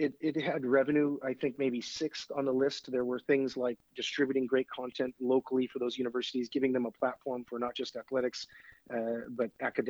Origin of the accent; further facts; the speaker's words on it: Alaska, United States; I grew up in Alaska, so I thought Seattle had great weather as far as I was concerned.